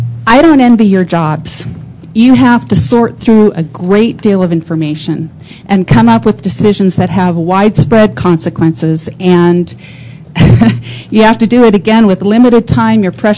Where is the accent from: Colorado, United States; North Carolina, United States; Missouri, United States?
Colorado, United States; Loveland; I'm from Loveland up north, and all of my children were educated in the Thompson R2J district.